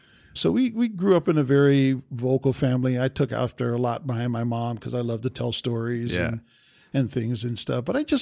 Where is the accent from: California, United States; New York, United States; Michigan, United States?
California, United States; He was from New Jersey and I was from California, two opposite ends of the country.